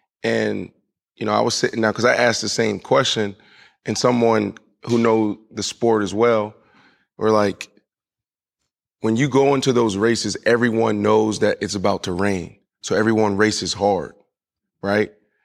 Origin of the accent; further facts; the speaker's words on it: Pittsburgh, Pennsylvania, United States; also born or lived in Florida; I grew up in Pittsburgh, and there was one white family in my neighborhood, similar to what you were talking about, that era.